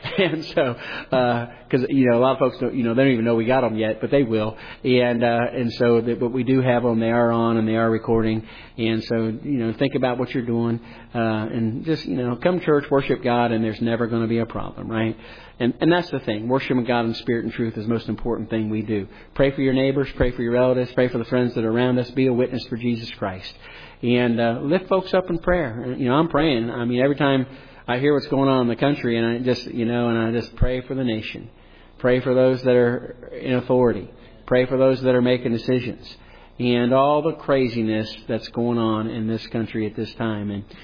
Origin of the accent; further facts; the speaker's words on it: United States; No, I'm an American. I was born in America. Right? I have a Greek heritage.